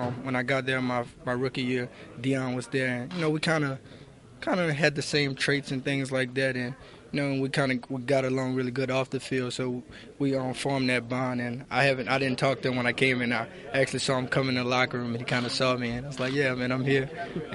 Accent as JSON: {"language": "English", "town": "New Orleans", "region": "Louisiana", "country": "United States", "said": "I'm from New Orleans, about 20 minutes out. I've been working out at my high school mainly."}